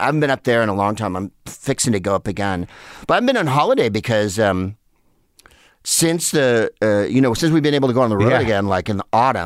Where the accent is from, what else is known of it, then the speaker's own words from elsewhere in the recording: San Carlos, California, United States; It's about 30 miles south of San Francisco. Turn left at 1990. Yeah. And it's the widest place on earth. It's in between San Mateo and Redwood City